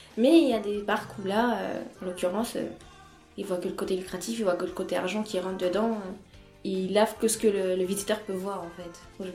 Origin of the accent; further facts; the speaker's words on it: Noisy-le-Sec, Île-de-France, France; moved away as an adult; Je suis née en région parisienne, à Noisy-le-Sec. J'y ai vécu jusqu'à mes 18 ans, donc j'ai fait mon primaire, collège, lycée.